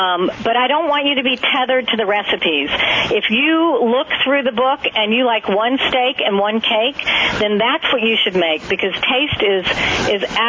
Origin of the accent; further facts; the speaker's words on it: North Carolina, United States; moved away; I grew up in North Carolina, and I moved away